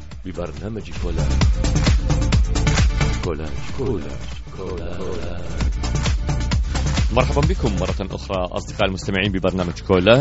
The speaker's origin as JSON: {"language": "Arabic", "country": "Iraq", "said": "يعني حاليا هواية أكو مفاهيم مثلا عندنا بالعراق"}